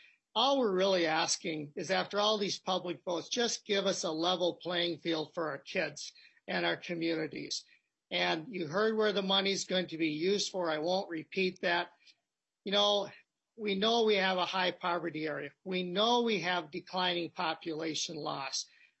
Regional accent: Minnesota, United States; It's not like where I grew up in Southwest Minnesota. Flat farmland, build it there, you're good to go.

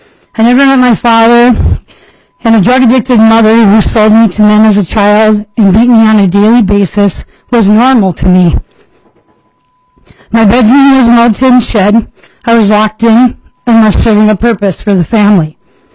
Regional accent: Little Falls, United States; I'm from Little Falls.

